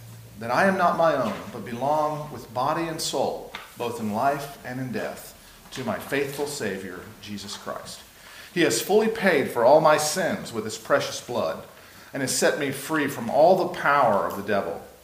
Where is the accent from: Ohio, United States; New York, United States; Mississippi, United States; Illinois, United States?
Mississippi, United States; born there; also born or lived in Laurel / Florida; now in Lancaster, United States; I was born in Mississippi and ministered as a pastor for about 7 or 8 years down in Laurel before moving to Florida and then ultimately to Lancaster, Pennsylvania, where I now reside.